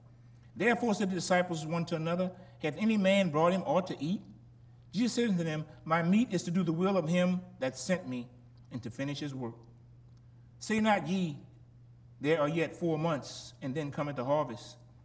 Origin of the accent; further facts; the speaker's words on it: Gramercy, Louisiana, United States; I grew up in Gramercy where they had a few wells there, and my mom used to have to go get her own water from the well, bring a bucket there, her and her sisters.